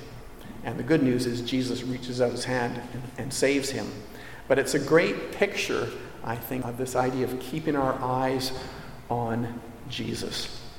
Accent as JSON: {"language": "English", "region": "London", "country": "United Kingdom", "tie": "born or raised there", "said": "We grew up in the Harrow Road area, and there was a gang of our kids there."}